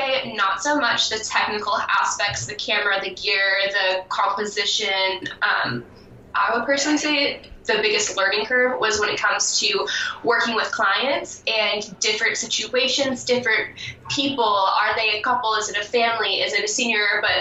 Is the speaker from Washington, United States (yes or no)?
yes; Seattle, Washington, United States; Growing up in Seattle, too, I guess you do have, like, an advantage when it comes to art and, like, culture, because Seattle is very artistic